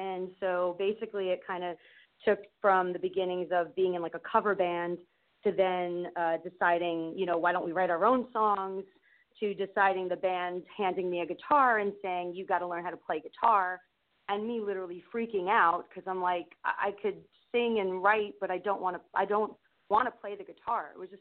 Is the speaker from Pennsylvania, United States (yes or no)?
no; New York, United States; now in Nashville, United States; I mean, I did the LA thing, I'm from New York. So making the decision to come to Nashville was the best decision I've made in my life thus far.